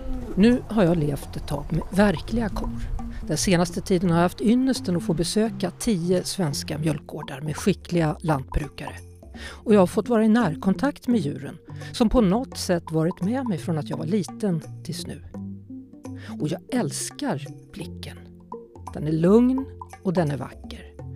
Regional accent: Västra Götaland County, Sweden; Nej, jag har inte bott på en gård. Så en äkta lantbrukare är jag ju inte. Men jag har aldrig skämt för att jag pratat bonnigt. För det blir ju lätt så när den är en äkta västgöte. Och bor bara ett stenkast från åken.

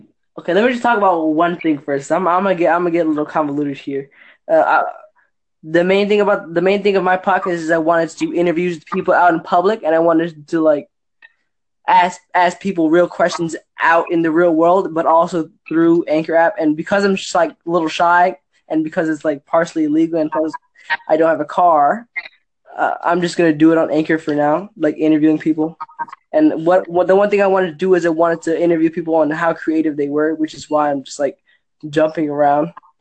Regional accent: Virginia, United States; I'm from Virginia. I was actually really surprised. I thought like it was a U.S. exclusive.

